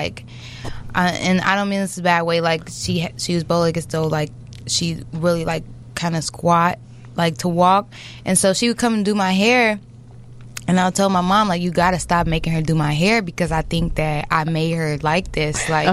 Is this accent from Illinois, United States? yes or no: yes; Chicago, Illinois, United States; I grew up North Lawndale, it's the west side of Chicago.